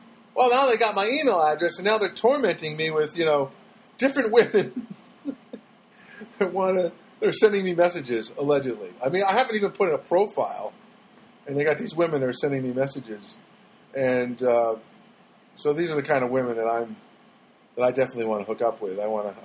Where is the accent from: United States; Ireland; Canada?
Ireland; I'm an Irishman